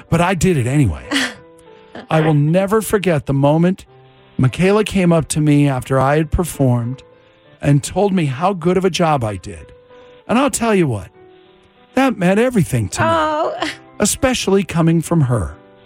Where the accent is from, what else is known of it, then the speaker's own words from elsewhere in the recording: Las Vegas, Nevada, United States; But born and raised in Vegas, I'm 36 years old now. So I was like, well, I have been here 25 years.